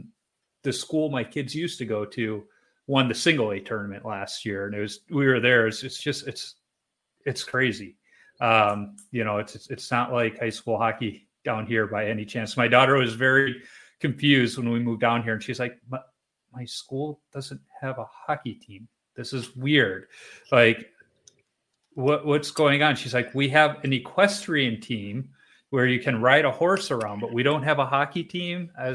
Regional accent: Chicago, Illinois, United States; Growing up in Chicago, I have feelings about Milwaukee.

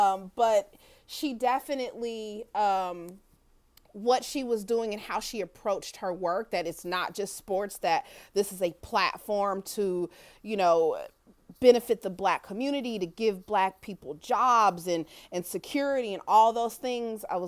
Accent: Kansas City, Missouri, United States; Yeah, I grew up in Kansas City, Missouri, and was a Royals fan.

